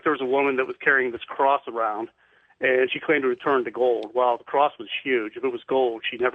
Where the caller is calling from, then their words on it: Fountain Inn, South Carolina, United States; I'm calling from Fountain Inn, South Carolina.